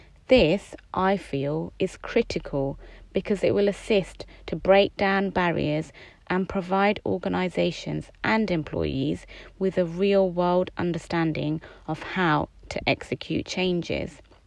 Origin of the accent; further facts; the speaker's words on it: United Kingdom; I was born and raised in the UK as a British South Asian woman who wears a hijab.